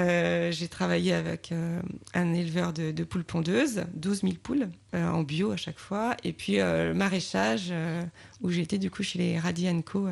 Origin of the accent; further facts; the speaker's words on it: Saint-Malo, Brittany, France; now in Forcé, France; Je suis originaire de Saint-Malo.